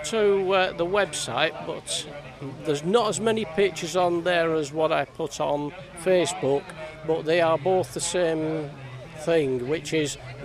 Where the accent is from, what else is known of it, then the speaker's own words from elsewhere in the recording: Skidby, Yorkshire and the Humber, United Kingdom; I come from Skidby, near Beverley, East Yorkshire.